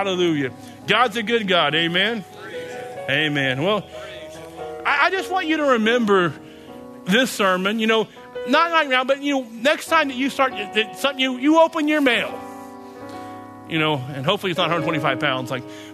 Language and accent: English; Texas, United States; You know, we're from Texas originally, so I'm sure my parents are glad to be back home in Texas